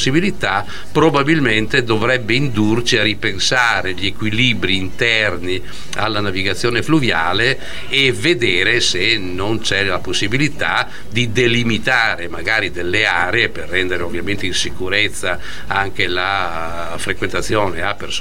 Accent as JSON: {"language": "Italian", "town": "Venice", "region": "Veneto", "country": "Italy", "said": "io arrivo da veneziano, quindi"}